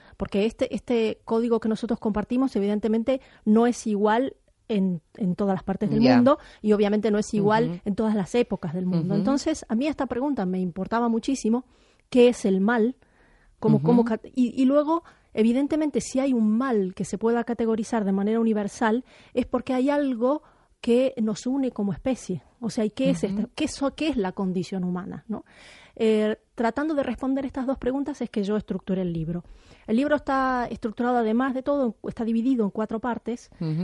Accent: Argentina; also born or lived in United States; hay una gran parte de, de mi infancia y mi adolescencia en Argentina. No son relatos argentinos, hay algunos relatos que suceden, por ejemplo, en Estados Unidos, porque yo viví allí también

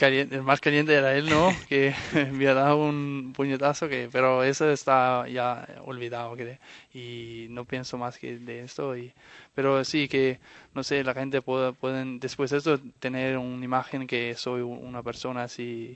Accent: Denmark; now in Spain; No, yo no soy un típico danés así, nórdico. Yo creo que soy más del sur, no sé por qué, pero me gusta más la vida y el fútbol aquí en el sur de Europa y en España

